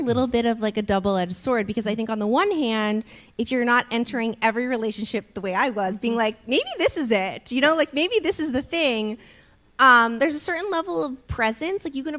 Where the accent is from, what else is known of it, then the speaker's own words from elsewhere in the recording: Philadelphia, Pennsylvania, United States; born there; I was born in Philadelphia, and it's where my whole family still lives